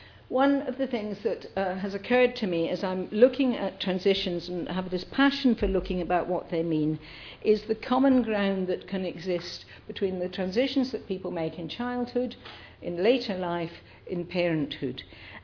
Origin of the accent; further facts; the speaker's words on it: Scotland, United Kingdom; And my next language will be Gaelic, because I think as a Scot, be leaving maybe in an independent Scotland, I better learn the indigenous language.